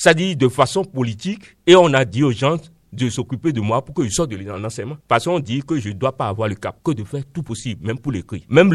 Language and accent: French; Benin; Donc, on ne prend pas au sérieux chez nous, au Bénin.